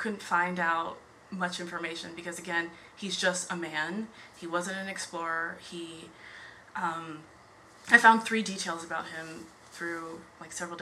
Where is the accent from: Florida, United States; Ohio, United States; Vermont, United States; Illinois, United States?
Ohio, United States; Canton; So I'm from Canton, Ohio.